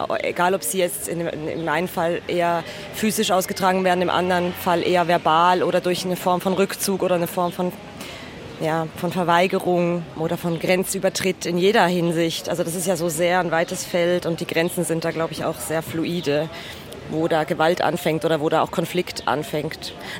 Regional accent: Switzerland; Das bedeutet für mich als Schweizerin natürlich schon auch besonders viel

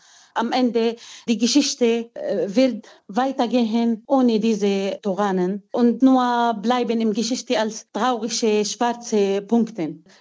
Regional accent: Salamiye, Hama Governorate, Syria; German is a second language; kommen zu meiner Heimatstadt Salamiye.

